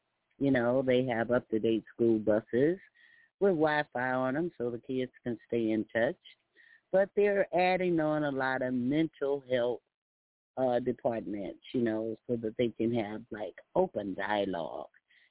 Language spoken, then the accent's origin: English; Texas, United States; I did a little bit this weekend, but, you know, I'm a Texan, and in the heat, you must move slow.